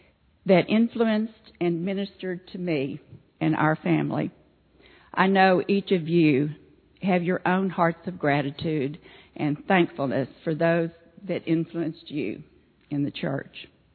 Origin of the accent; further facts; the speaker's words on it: Lovington, New Mexico, United States; I grew up in the Methodist Church in our hometown of Lovington, New Mexico.